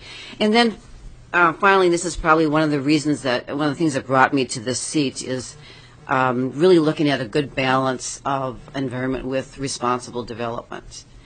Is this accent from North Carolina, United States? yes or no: no; Minnesota, United States; well, I'm from Itasca County, and we have over 1,000 of the 10,000 lakes.